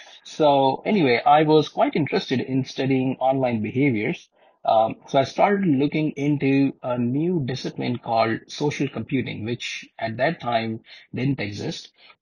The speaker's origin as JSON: {"language": "English", "town": "New Delhi", "region": "Delhi", "country": "India", "second_language": "English", "moved": "as an adult", "lives_now": "United States", "said": "I'm originally from India, from New Delhi, and I came to the United States to do my education in computer science."}